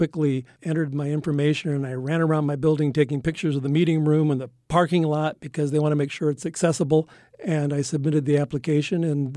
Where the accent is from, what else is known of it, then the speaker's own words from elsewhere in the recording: Clive, Iowa, United States; My hometown is Clive, Iowa, which is a suburb of Des Moines.